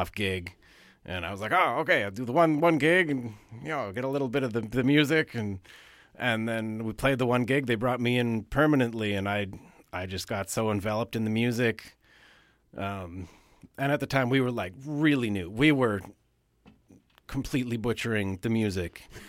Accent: Canada; I'm Canadian. My grandparents were from Washington, so they only immigrated up. And originally back to, we're actually not sure anymore, either Irish or English.

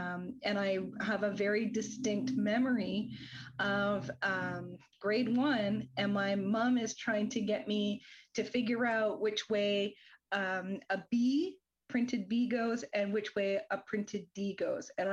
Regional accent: Ontario, Canada; I'm a white cisgender settler. I was born and raised in Northern Ontario, and my family is mostly Canadian, and then our heritage is mostly Irish and Scottish with a little bit of English in there.

